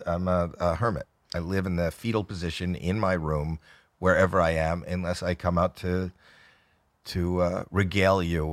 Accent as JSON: {"language": "English", "country": "Canada", "said": "And I'm Canadian."}